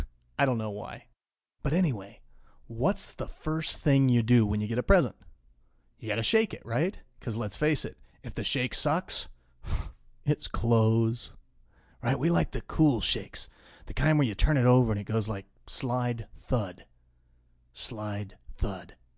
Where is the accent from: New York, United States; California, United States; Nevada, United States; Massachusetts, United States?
Nevada, United States; Lake Tahoe; You see, for me, I grew up in Lake Tahoe, Nevada.